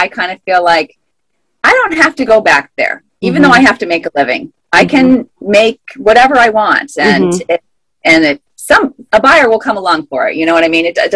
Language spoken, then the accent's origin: English; Carmel, Indiana, United States; also born or lived in Illinois; now in Bloomington, United States; Well, I was born in Illinois, but I moved to Carmel, Indiana when I was quite young, and I went to high school there.